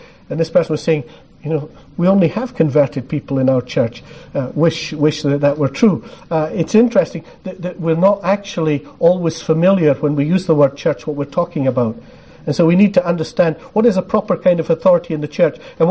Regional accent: Scotland, United Kingdom; You know, as a Scotsman, I got free travel and all I had to do was speak.

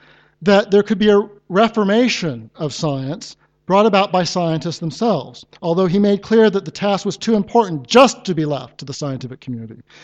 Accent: United States; we have in my home country evolutionary zoologists like Eric Pianka at one of our nation's premier research institutions, the University of Texas

